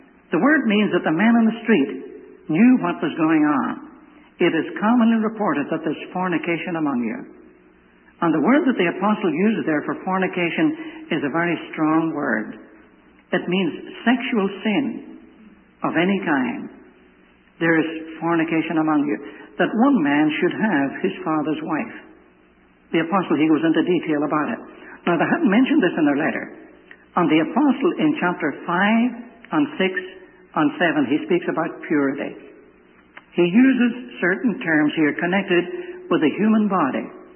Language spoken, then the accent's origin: English; Ireland; Well, I must confess that I'm an Irishman.